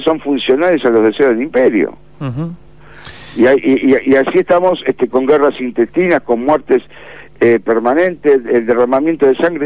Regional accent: Buenos Aires, Argentina; Yo soy de Floresta.

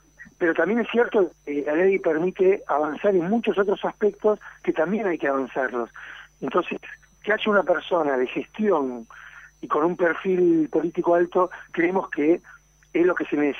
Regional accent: San Antonio de Padua, Buenos Aires Province, Argentina; yo soy de San Antonio de Padua

